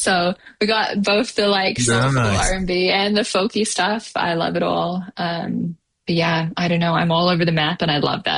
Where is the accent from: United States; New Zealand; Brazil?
New Zealand; now in Canada; I grew up in New Zealand. Mom and Dad still live there. The whole family still live in New Zealand. So, yeah, it's just me over here.